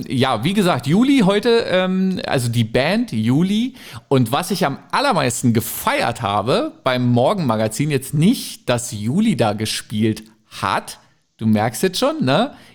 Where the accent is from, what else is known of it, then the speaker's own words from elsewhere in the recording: East Germany, Germany; Also ich bin halt im Osten groß geworden.